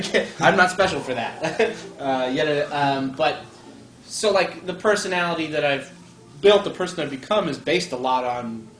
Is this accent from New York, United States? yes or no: yes; Woodhaven, New York, United States; also born or lived in Wappingers Falls; I am from Woodhaven, Queens, originally.